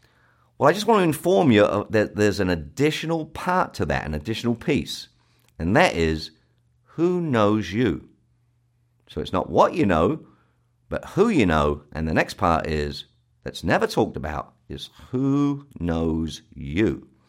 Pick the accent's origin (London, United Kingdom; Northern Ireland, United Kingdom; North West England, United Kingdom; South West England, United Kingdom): London, United Kingdom; Brixton; I am from the South. I'm from a place called Brixton in South London.